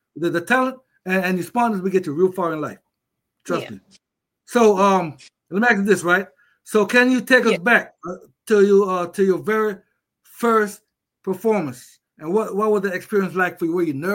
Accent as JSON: {"language": "English", "country": "Jamaica", "tie": "born there", "said": "because I was born in Jamaica."}